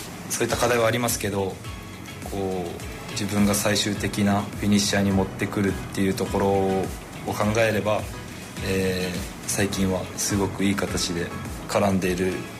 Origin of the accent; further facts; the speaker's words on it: Yamaguchi, Japan; まあ、山口県出身ですし、